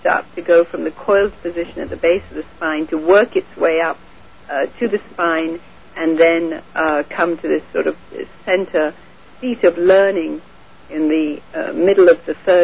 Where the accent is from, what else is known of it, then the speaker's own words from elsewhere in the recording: India; I mean, I was born and raised in India